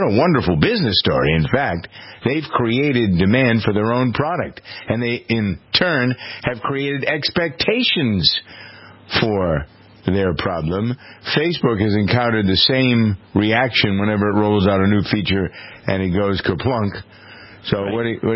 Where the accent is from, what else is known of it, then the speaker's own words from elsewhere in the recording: Framingham, Massachusetts, United States; One of them in my hometown of Framingham.